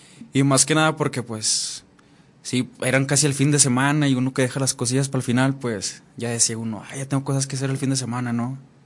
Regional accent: Mezquital, Durango, Mexico; yo soy del lado del Mezquital Durango y hay mucha zona vegetativa, mucha zona forestal.

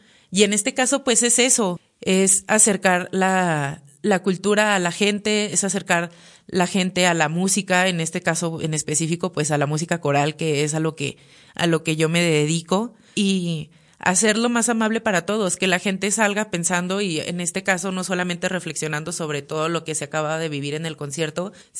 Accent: Durango, Mexico; los dos somos de aquí de Durango, nos fuimos los dos juntos a Puebla a hacer la carrera

